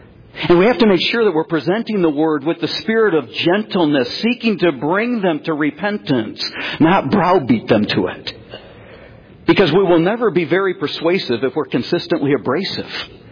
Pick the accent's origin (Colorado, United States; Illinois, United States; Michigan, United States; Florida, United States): Michigan, United States; I've mentioned to you, I grew up in Michigan. I grew up in a little farming community, and we had open field behind our yard.